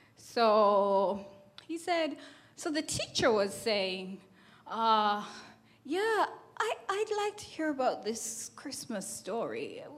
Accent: Jamaica; I'm from Jamaica.

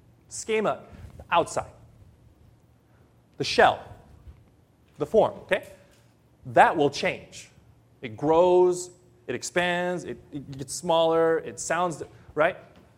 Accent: Philippines; accent: American; They say, you don't sound Filipino. You sound American. Yeah. I have the outside appearance. Sometimes. As an American, Chinese, Japanese, but I'm 100% Filipino.

